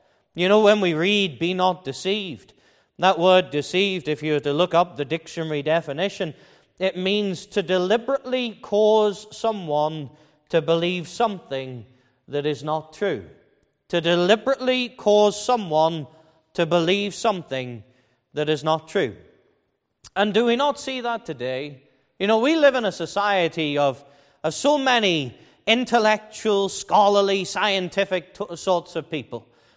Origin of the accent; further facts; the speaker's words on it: Liverpool, North West England, United Kingdom; accent: Scouse; When I was a child, brought up in Liverpool, raised in the city. Hopefully you can't tell that from my accent. I hope I've lost my Scouse accent.